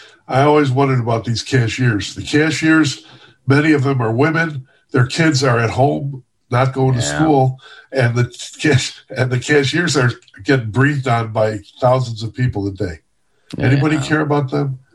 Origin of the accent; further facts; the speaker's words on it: Chicago, Illinois, United States; I worked for the Daily Calumet, but I'm from the Southwest Side. Everyone thinks, oh, you're from the East Side. No, I'm not.